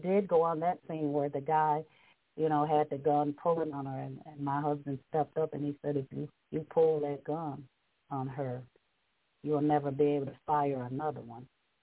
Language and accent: English; New York, United States; see, I came from New York, so the laws in New York State is completely different from Tennessee law.